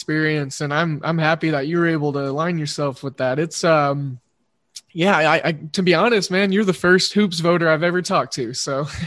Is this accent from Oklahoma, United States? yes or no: yes; Oklahoma, United States; I'm an Oklahoma State fan. I grew up in Oklahoma. I'm outside of Oklahoma City now.